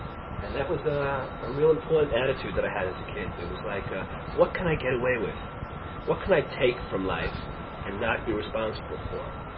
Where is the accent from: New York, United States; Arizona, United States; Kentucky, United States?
New York, United States; Howard Beach; also born or lived in Coney Island; Well, I only lived there for a couple of months. Then we moved to a place.